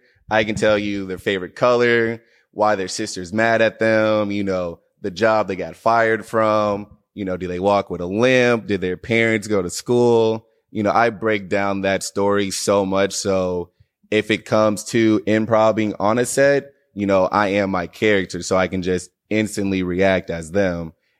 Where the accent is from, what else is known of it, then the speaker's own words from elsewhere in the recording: Arlington, Texas, United States; also born or lived in Michigan / Atlanta; I live in Arlington, Texas. Well, raised in Arlington, Texas.